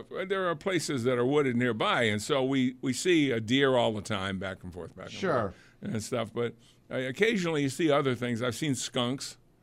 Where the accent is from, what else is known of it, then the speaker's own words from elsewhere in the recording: New England, United States; I'm from New England.